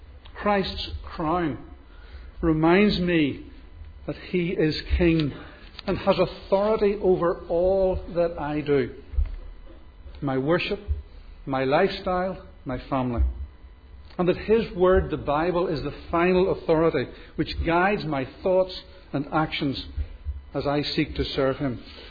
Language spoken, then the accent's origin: English; Belfast, Northern Ireland, United Kingdom; Growing up in Belfast's East End between the Craigie Road and the Ravenhill Road, then moving to the north of the city, to Greencastle, and subsequently to Newton Abbey